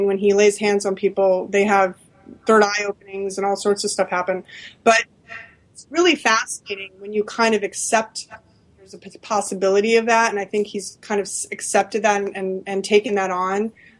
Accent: Los Angeles, California, United States; I come from Los Angeles. I'm a fourth generation Angelino on my dad's side, but, you know, I had kind of a rough childhood.

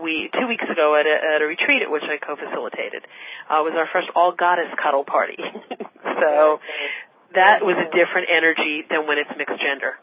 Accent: Philadelphia, Pennsylvania, United States; I'm from the Philadelphia area, but I do travel a lot to the Maryland and D.C. area to do cuddle parties.

